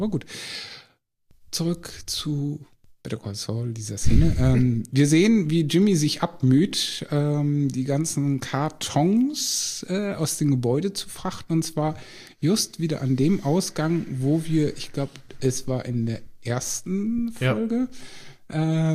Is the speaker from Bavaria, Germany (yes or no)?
no; Lower Saxony, Germany